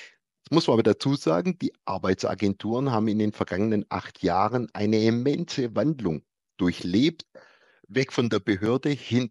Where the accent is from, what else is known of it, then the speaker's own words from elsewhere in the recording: Baden-Württemberg, Germany; und ich bin Schwabe